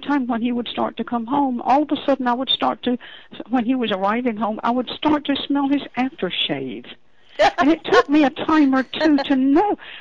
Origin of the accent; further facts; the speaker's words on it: Deep South, United States; born there; I was born in the Deep South